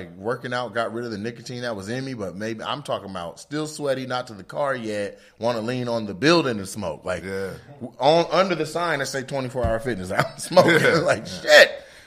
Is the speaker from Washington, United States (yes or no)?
yes; Lacey, Washington, United States; Yeah, because I'm from Seattle originally. From Lacey, Washington, an hour south.